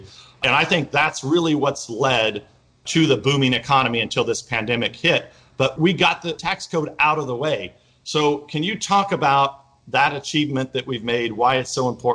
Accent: California, United States; But I was every week being a Californian and being on the Ways and Means Committee.

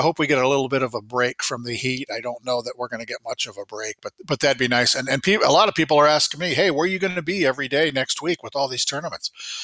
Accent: Iowa, United States; I'm from Iowa, meat and potatoes, and I'm pretty happy.

